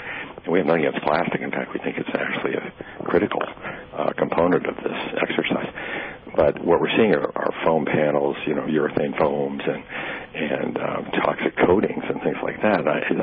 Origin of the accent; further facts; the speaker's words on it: Hong Kong; Which I saw as a child growing up in Hong Kong.